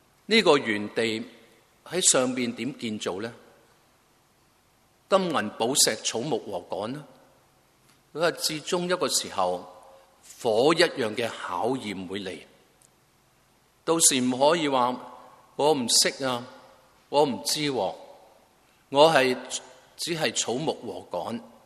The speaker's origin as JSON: {"language": "Chinese", "country": "Hong Kong", "said": "我们香港人明白暴雨由黄色信号到红色到黑色"}